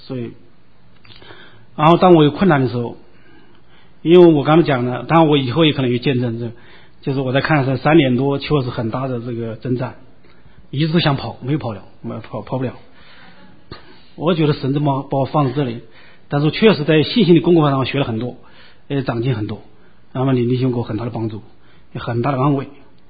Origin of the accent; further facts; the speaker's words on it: China; moved away; 我们都是从大陆来的嘛，中南区都是从大陆来的